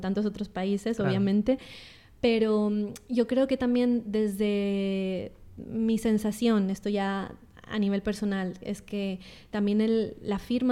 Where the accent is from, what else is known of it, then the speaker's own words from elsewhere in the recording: Colombia; now in Spain; ¿qué está pasando en Colombia? ¿Qué está pasando en mi país?